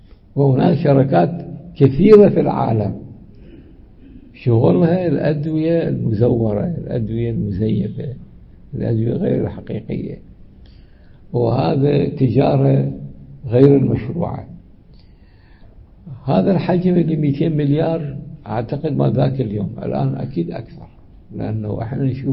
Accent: Iraq; عندنا في العراق وعندنا في مناطق أخرى ناس صاروا اختل الوضع الأمني والوضع الحكومي فصاروا تجار

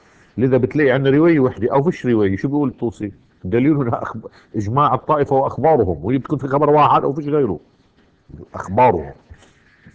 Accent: Lebanon

